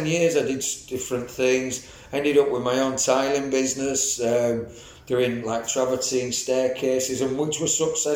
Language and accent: English; Leeds, Yorkshire and the Humber, United Kingdom; I was born in Wicker, moved to Horsforth, grew up in Pudsey and mainly Bramley, and then I lived in Seacroft, Middleton, Moortown, everywhere, been everywhere.